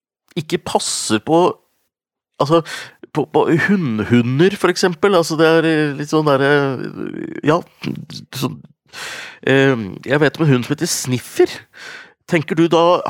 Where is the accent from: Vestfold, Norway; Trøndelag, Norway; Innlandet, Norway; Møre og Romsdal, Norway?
Innlandet, Norway; Gjøvik; jeg er fra Gjøvik, vet du, Mjøsa